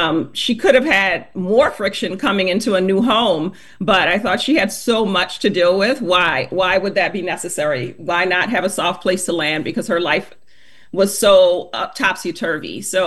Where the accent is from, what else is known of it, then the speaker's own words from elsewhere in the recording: New Orleans, Louisiana, United States; There's a very interesting vibe to growing up in New Orleans. And so I wanted to share some of that in the book.